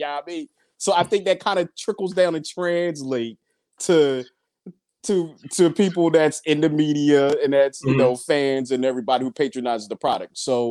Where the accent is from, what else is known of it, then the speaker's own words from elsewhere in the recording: Northeast, United States; being as though I'm from the Northeast, just like you, you know, we do tend to think we're a little better.